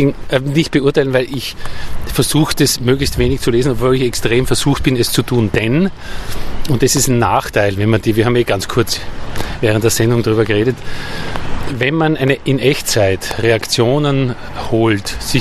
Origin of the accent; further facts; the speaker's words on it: Austria; now in Berlin, Germany; Nein, also ich lebe ja seit fast 30 Jahren in Deutschland. Ja? Und als Österreicher, vor allem in Berlin, wo ich bin